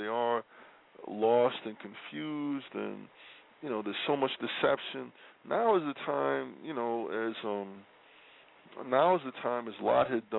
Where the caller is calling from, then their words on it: New York City, New York, United States; Yes, sir. I'm in New York City.